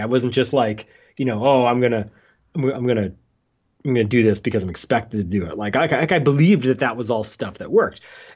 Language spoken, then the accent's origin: English; Canada; So I grow up, I am in a Canadian border town and I grow up in a Italian Catholic household.